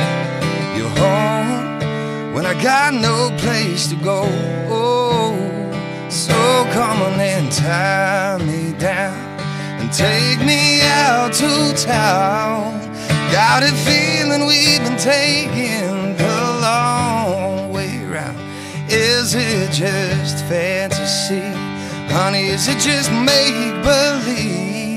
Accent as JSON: {"language": "English", "country": "South Africa", "accent": "Afrikaans", "said": "The first thing that they mentioned was my accent. I've got a strong Afrikaans accent, actually."}